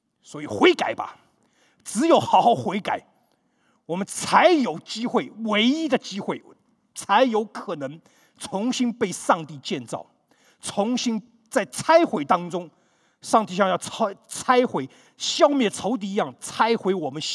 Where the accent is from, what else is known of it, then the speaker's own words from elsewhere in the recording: Taiwan; 我们从台湾来的，